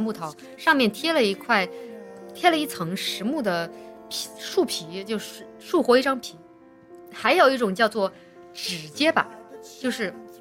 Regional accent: China; 你我们中国人嘛，一般来说，像我这种爱吃火锅、爱吃中餐的人

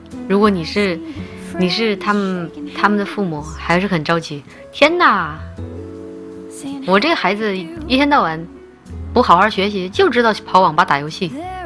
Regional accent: Ukraine; Chinese is a second language; 我不是黑人，我是白人，欧洲人，乌克兰那边。

